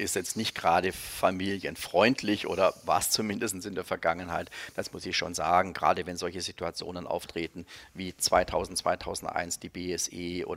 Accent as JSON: {"language": "German", "region": "Baden-Württemberg", "country": "Germany", "accent": "Swabian", "lives_now": "Northeast Germany", "said": "ich bin jetzt seit sehr, sehr langer Zeit hier oben im Nordosten. Ich glaube, da würde das Schwäbisch eher in der Kommunikation Schwierigkeiten bereiten. Aber ich höre es schon noch. Also, wir könnten das auch schon auch in Schwäbisch machen."}